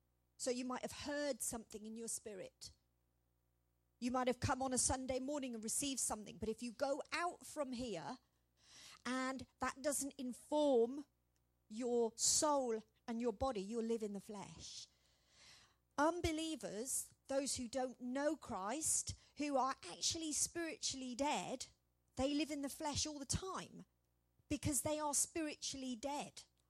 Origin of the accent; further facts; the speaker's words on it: United Kingdom; because we are not Americans here. We are British.